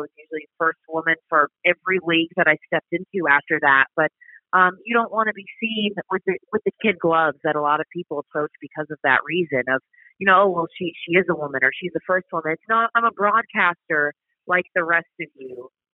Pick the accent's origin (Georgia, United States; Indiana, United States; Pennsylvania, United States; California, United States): Georgia, United States; Atlanta; I grew up in Atlanta, but my mom is from New England.